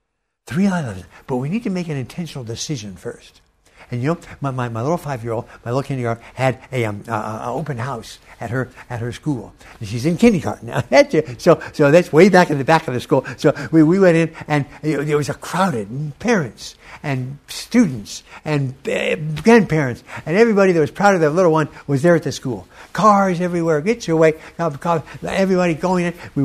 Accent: Los Angeles, California, United States; I grew up in Los Angeles with all my boys.

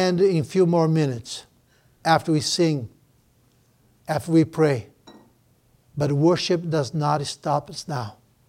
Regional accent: Brazil; Where I came from Brazil, we had a custom, and I hope that all of you should have this custom.

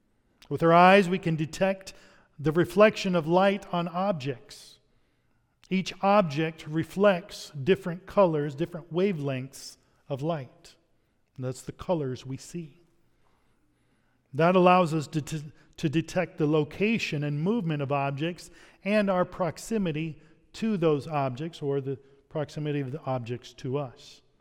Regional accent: Texas, United States; We had those growing up in Texas

